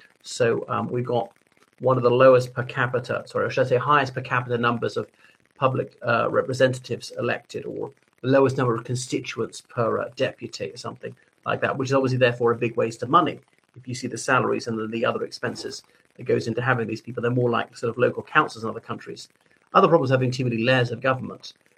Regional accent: Ireland; from Ireland.

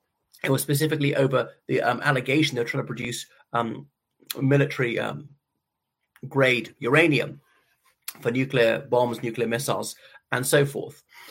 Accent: Ireland; from Ireland.

